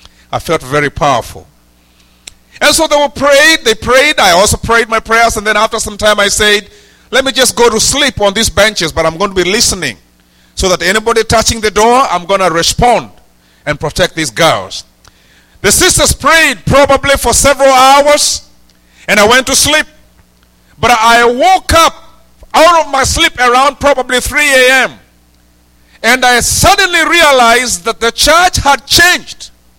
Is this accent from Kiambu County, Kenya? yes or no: yes; Githunguri, Kiambu County, Kenya; I was nicknamed in my village where I grew up in Githunguri